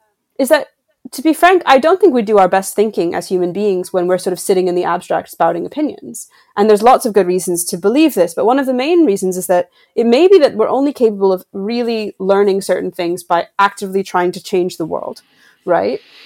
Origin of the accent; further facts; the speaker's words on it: United States; moved away as an adult; because I am an American, but I haven't lived there since I was 22 years old.